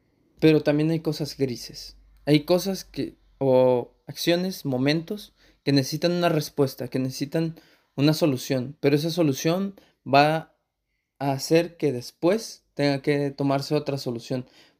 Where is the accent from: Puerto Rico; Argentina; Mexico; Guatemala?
Mexico; recordar que siempre todos nosotros, en todo momento, somos mexicanos. No dejamos de ser mexicanos